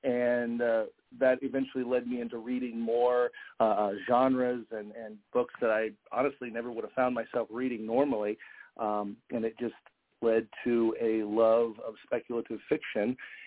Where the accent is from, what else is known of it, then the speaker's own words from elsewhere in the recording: Ohio, United States; I'm originally a Buckeye. I'm originally from Ohio, and I grew up on 5 acres out in the country.